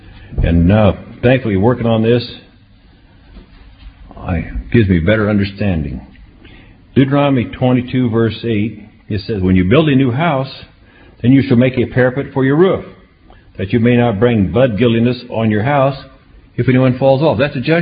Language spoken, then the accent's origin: English; Modesto, California, United States; from Modesto, California.